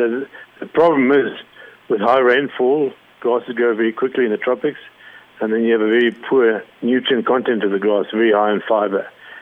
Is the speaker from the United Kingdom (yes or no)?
no; Zimbabwe; now in Zambia; I've been living in Zambia now for the past 2 years. Prior to that, I was born and raised in Zimbabwe, and that's where I grew up